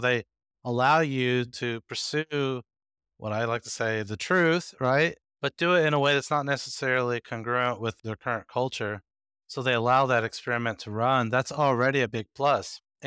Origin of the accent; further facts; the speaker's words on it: United States; And I come from American society.